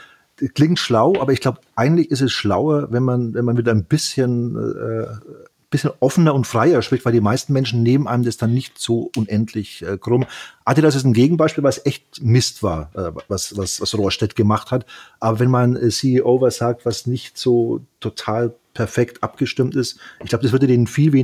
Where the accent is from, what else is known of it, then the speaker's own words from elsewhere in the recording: Bavaria, Germany; ich bin ja Mittelfranke